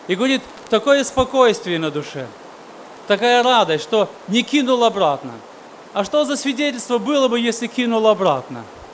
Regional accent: Russia; now in Germany; я приехал из Германии … Мы переехали в Германию с России в 89 году.

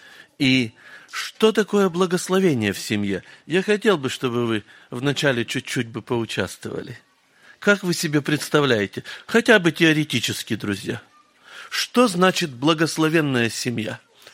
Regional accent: Kazakhstan; я из Казахстана. Семья у меня 15 детей.

